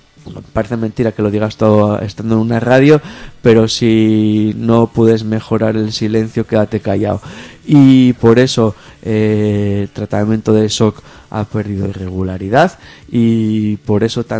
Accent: Asturias, Spain; Ahí, bueno, en mi pueblo también se dice en Asturias, que es como homesick.

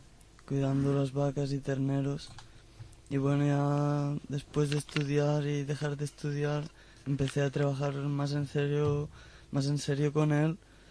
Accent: Lleida, Catalonia, Spain; vengo de Lérida

